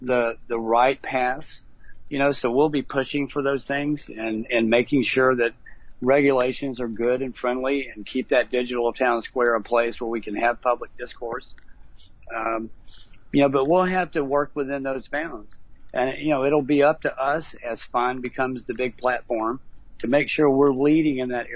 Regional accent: United States; So this frustrated me as an American.

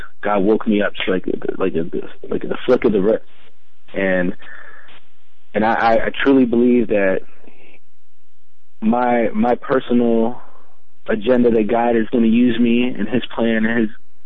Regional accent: Virginia, United States; I am born and raised in Virginia. I'm a local. My family, like my mother and father, they're Puerto Rican and Colombian.

